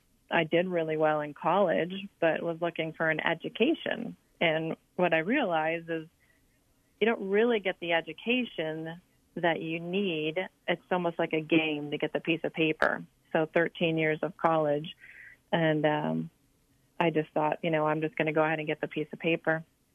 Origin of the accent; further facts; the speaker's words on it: Detroit, Michigan, United States; born there; I was born in the Detroit, Michigan area, and my dad was an alcoholic, factory worker, seventh grade education.